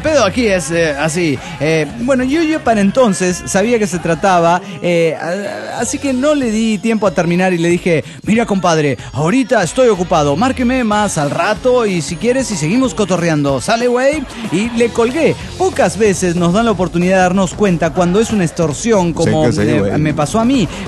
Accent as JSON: {"language": "Spanish", "town": "Guadalajara", "region": "Jalisco", "country": "Mexico", "said": "de Guadalajara, Jalisco, México."}